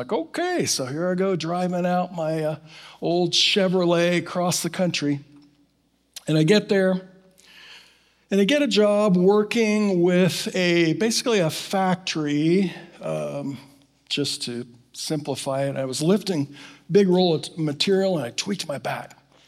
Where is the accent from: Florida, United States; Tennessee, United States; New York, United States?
Florida, United States; I'm from Florida originally.